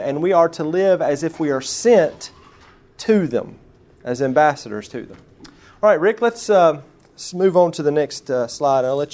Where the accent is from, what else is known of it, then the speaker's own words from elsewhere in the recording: Fletcher, North Carolina, United States; born there; before I was technically a North Carolina Baptist, because my dad graduated from Fruitland in 1974. And I was born in 1976 in Fletcher.